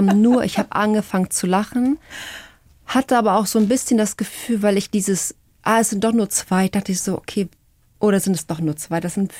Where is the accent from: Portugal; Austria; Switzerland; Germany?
Portugal; Nicht ganz da, wo ich herkomme, aber in der Nähe. Was heißt in der Nähe? Portugal ist so klein, das ist ja alles in der Nähe.